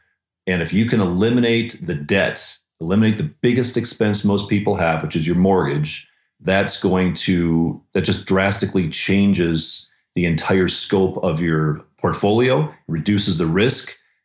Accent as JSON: {"language": "English", "town": "Denver", "region": "Colorado", "country": "United States", "also_born_or_lived": "Arizona", "said": "I'm from the Denver area here, but I moved out to Arizona for a period of time."}